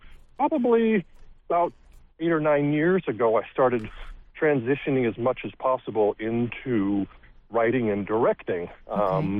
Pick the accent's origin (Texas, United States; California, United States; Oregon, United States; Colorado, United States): California, United States; Los Angeles; So I grew up in Los Angeles, kind of mid-city area.